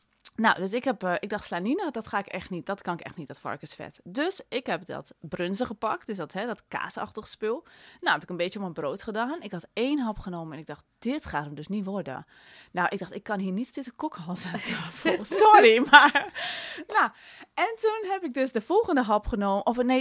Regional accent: Netherlands; wij als Nederlander misschien iets meer daar een evenwicht in kunnen vinden.

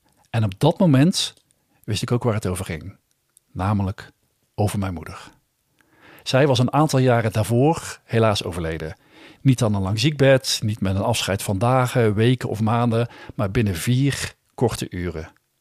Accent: Hogerheide, North Brabant, Netherlands; plekken in Hogerheide die voor mij kenmerkend waren in mijn jeugd en opvoeding. Bijvoorbeeld het huis waar ik ben opgegroeid en zo, waar zoveel van mij werd verwacht.

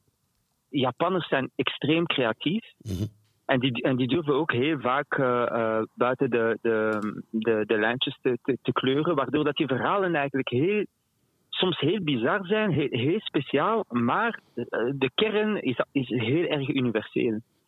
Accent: Vilvoorde, Flanders, Belgium; ik ben dus geboren en getogen in Vilvoorde. En wij keken vroeger alleen maar naar Franstalige televisie.

